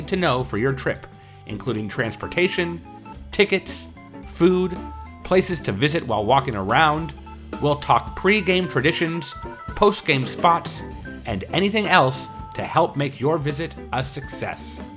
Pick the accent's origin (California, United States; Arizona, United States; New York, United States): California, United States; Oakland; also born or lived in San Francisco; I was born in San Francisco, and I lived there until I was 7 when I moved to Oakland.